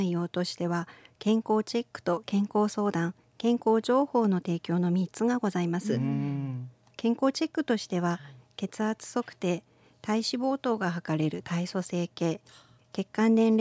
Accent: Hokkaido, Japan; moved away as an adult; now in Aomori, Japan; 私は北海道で生まれ育ち、保健師として小さな町で働いていたんですが、ご縁があって10年前に青森市に引っ越し

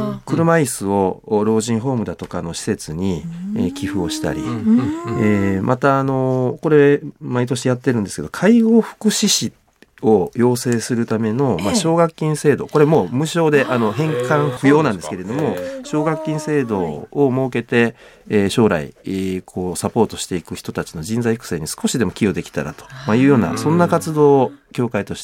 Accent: Amagasaki, Hyogo, Japan; also born or lived in Kobe; 神戸で生まれたんですが、育ちましたのは、お隣の、尼崎市という庶民的な町で、長らく過ごしておりました。

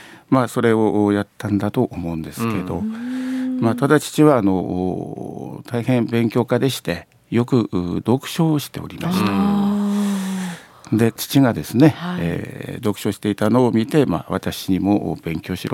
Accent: Iwaki, Aomori, Japan; born there; 私は今の弘前市ですけども、セリで有名な岩木町一丁田の生まれてございます。

